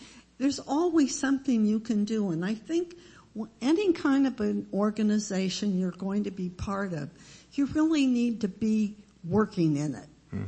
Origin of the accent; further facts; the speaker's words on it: San Francisco, California, United States; I was raised in the Covenant Church in San Francisco.